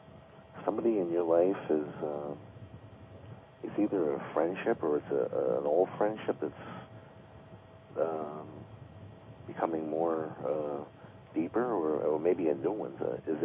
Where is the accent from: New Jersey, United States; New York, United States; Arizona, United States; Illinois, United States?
New York, United States; Beautiful, beautiful country. I love New York. I'm a New Yorker.